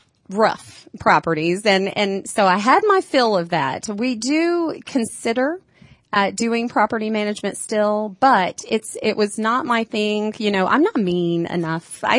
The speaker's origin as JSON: {"language": "English", "town": "Buford", "region": "Georgia", "country": "United States", "tie": "born or raised there", "said": "I grew up in Gwinnett, okay. In the Buford area. So I still cover that area just because I'm familiar. It feels like home still, sure, when I come there."}